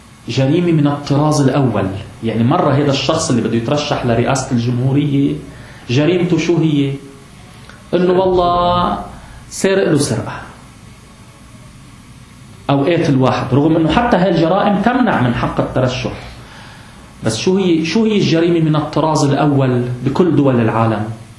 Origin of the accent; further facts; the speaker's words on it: Lebanon; انتوا بتلاحظوا الآن عندنا بلبنان